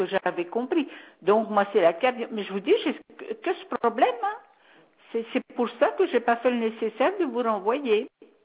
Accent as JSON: {"language": "French", "town": "Montceau-les-Mines", "region": "Bourgogne-Franche-Comté", "country": "France", "said": "le problème, c'est que si les bureaux sont fermés, je suis de Montceau-les-Mines."}